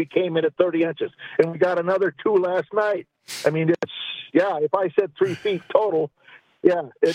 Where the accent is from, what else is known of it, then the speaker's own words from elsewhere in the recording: Rice Lake, Wisconsin, United States; Yeah, I'm 5 miles from Rice Lake, 5 miles in the country.